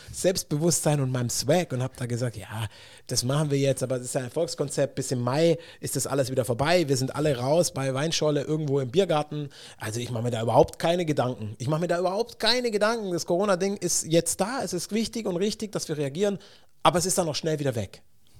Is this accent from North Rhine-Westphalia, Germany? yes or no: no; Baden-Württemberg, Germany; Natürlich als Schwabe hast du ein paar Aktien bei Daimler.